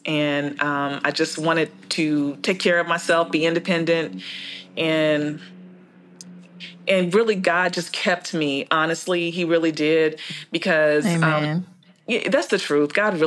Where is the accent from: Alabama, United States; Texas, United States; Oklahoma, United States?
Oklahoma, United States; Tulsa; I went to Central High School. I grew up in North Tulsa and I went to churches